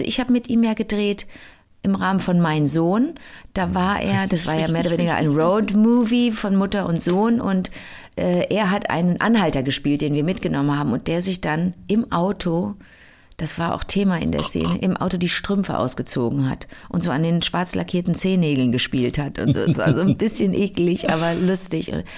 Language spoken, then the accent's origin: German; Cologne, North Rhine-Westphalia, Germany; ich drehe gerade in München und bin aber eigentlich Kölnerin